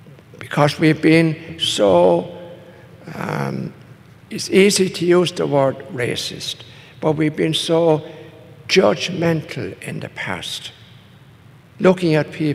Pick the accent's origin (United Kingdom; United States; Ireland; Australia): Ireland; Because I grew up in Ireland where we were very conscious of the history of our country and how we were treated by our neighbors.